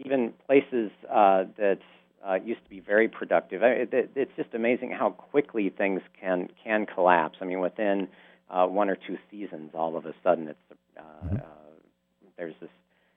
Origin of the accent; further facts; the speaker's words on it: Alaska, United States; I grew up in Alaska, and fishing was excellent for many, many years